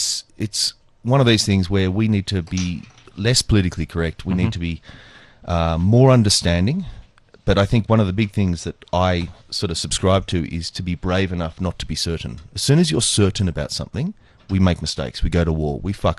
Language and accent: English; Australia; now in South Africa; Okay, I came here as an Australian.